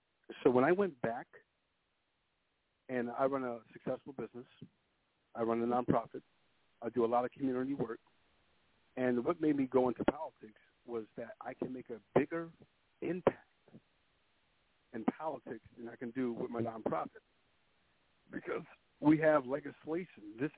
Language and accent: English; Philadelphia, Pennsylvania, United States; also born or lived in Brooklyn, New York; And when I grew up in the Kensington and Frankfurt neighborhood, coming from Brooklyn, New York, and coming over to Philadelphia, when I was a child in Frankfurt